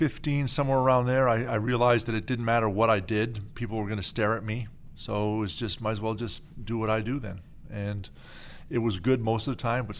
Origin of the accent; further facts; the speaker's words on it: Beaconsfield, Quebec, Canada; Really, the West Island of Montreal and Beaconsfield was the most I spent most of the time there. Went to high school, Beaconsfield High School.